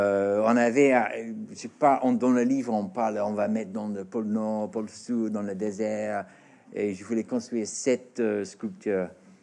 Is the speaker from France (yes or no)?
no; Australia; French is a second language; c'est exactement comme une sculpture où j'ai grandi en Australie